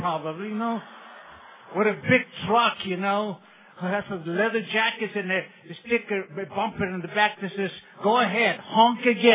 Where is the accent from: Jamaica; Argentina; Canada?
Argentina; now in United States; I was born in Argentina, and where we were very, very poor.